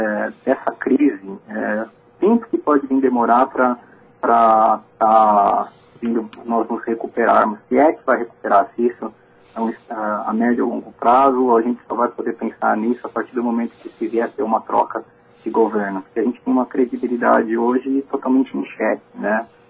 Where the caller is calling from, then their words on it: São Paulo, Brazil; Eu sou de São Paulo, aqui da região da Berrini.